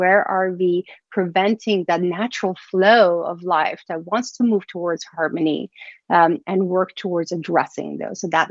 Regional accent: Iran; I was born and raised in Iran. And when I was growing up, there was war and there was rocket bombs.

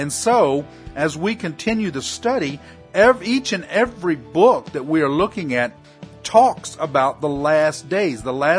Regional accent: United States; I am an American.

